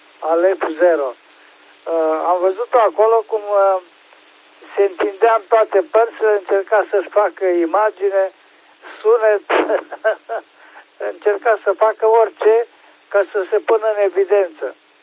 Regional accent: Oradea, Bihor County, Romania; și sunt din Oradea.

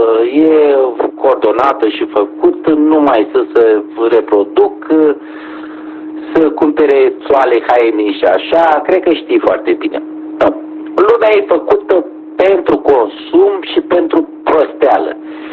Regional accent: Romania; noi ca români trebuie să suportăm și să înghițim lucrurile care se întâmplă și vedem la televizor.

